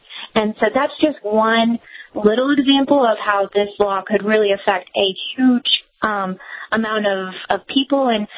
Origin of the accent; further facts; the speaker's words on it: Missouri, United States; I'm from Missouri, and we're a big cattle-producing state